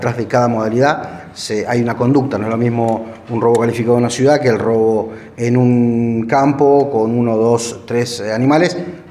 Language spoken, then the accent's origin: Spanish; Coronel Dorrego, Buenos Aires Province, Argentina; Soy oriundo de Coronel Dorrego